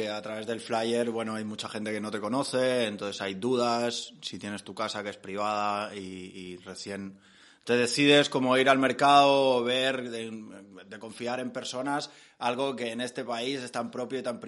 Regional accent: Catalonia, Spain; pero yo, que soy catalán, no he conocido ninguna tierra

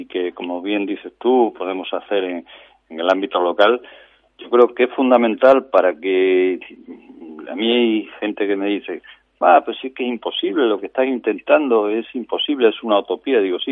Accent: Extremadura, Spain; Por aquí, por mi tierra, es como muy, muy complicado. En Extremadura está todo bastante, bastante, bastante uniforme

